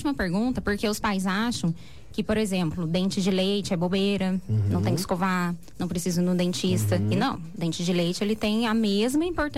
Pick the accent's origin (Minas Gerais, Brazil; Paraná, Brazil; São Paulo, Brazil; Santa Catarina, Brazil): São Paulo, Brazil; Guaratinguetá; Sim, sou nascida e criada aqui.